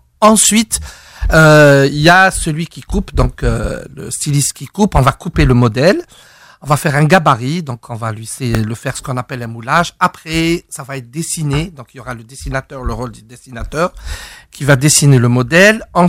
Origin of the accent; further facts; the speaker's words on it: Algiers, Algiers Province, Algeria; moi je suis d'Alger, je suis né à Alger, donc le Calaco, il est dans mon sang.